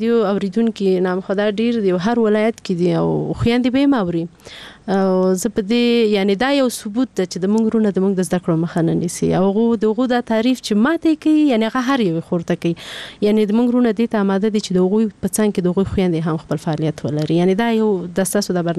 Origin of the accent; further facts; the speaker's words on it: Peshawar, Khyber Pakhtunkhwa, Pakistan; زه په پیښور کې لوی شوم